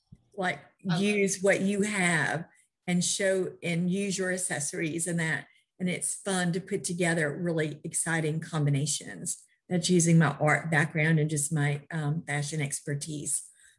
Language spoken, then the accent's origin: English; New York, United States; I was raised in New York, the style capital of the world.